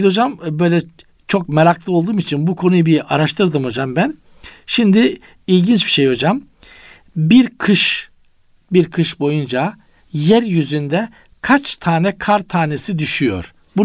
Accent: Black Sea Region, Turkey; Bizim Karadeniz'de hocam bir de şey Çocuklar çok yapardık. Deniz dalgasını seyretmek yani.

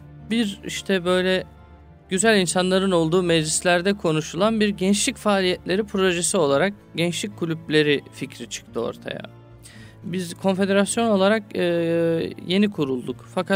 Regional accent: Istanbul, Turkey; İstanbul'da doğdum, büyüdüm. İstanbul'dan sonra üniversiteyi Eskişehir'de Osman Gazi Tarih bölümünde okudum, Fen Edebiyat Fakültesi.

